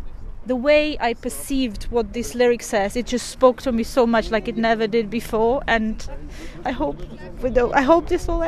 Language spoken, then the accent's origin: English; Ukraine; now in Swansea, United Kingdom; I'm from Ukraine, and here in Swansea, I'm teaching at the university. I've been here for a long time already